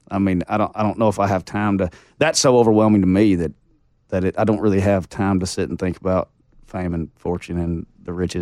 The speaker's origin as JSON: {"language": "English", "region": "the Ozarks", "country": "United States", "tie": "born or raised there", "said": "So, you know, I was born and raised in the Ozarks, and I grew up fishing 4 or 5 days a week with my grandpa, and we fished Bear Creek, the Little Red River, and the Buffalo River."}